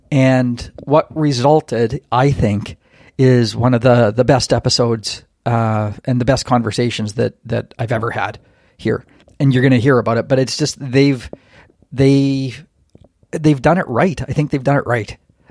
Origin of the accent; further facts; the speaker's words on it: Saskatchewan, Canada; now in Vancouver Island, Canada; I'm out in BC now, like on Vancouver Island, but oh, nice. Born and raised in Saskatchewan